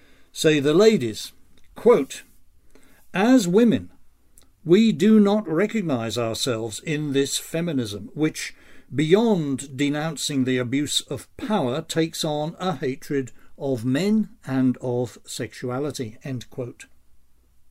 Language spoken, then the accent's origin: English; England, United Kingdom; born there; Speaking as an Englishman born, trained from infancy to cast a sceptical eye on anything that comes out of all vaporing France